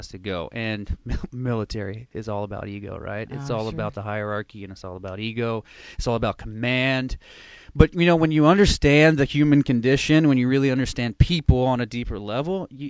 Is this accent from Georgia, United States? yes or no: no; Texas, United States; I'm from Texas, first of all. I mean, we are meatitarians there through and through.